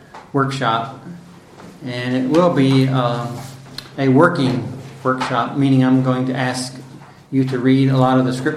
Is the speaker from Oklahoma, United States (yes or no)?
yes; Oklahoma City, Oklahoma, United States; I'm from Oklahoma City, Oklahoma.